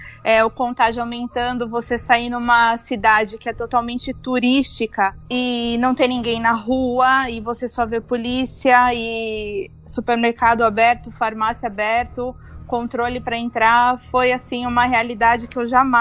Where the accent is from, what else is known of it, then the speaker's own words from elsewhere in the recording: São Paulo, Brazil; moved away as an adult; now in Barcelona, Spain; Eu sou de São Paulo, tenho 36 anos e moro em Barcelona fazem 3 anos e meio.